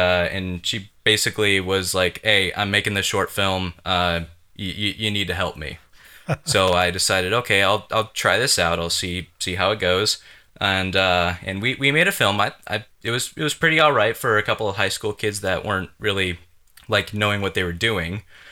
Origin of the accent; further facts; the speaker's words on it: Iowa, United States; I'm based still out of Central Iowa, where my hometown is.